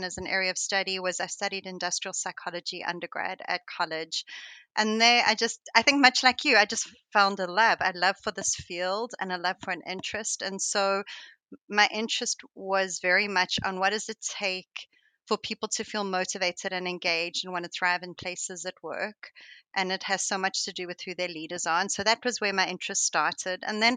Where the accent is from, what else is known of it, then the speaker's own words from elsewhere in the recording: South Africa; moved away as an adult; also born or lived in Europe; now in United States; I suppose I don't often think of myself as an immigrant, but my kids remind me consistently that I'm an immigrant. So I come from South Africa